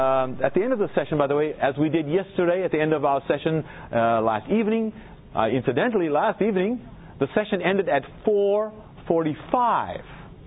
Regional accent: South Africa; South Africa, my home country.

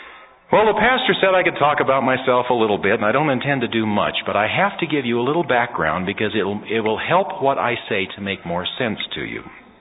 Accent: Santa Monica, California, United States; I was born in Santa Monica, grew up there. I mean, at the foot of Sunset Boulevard.

